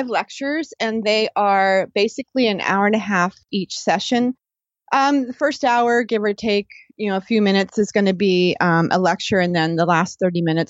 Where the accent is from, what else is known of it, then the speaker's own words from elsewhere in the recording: Pennsylvania, United States; Now, we grew up in Pennsylvania, so we were used to seeing that every year.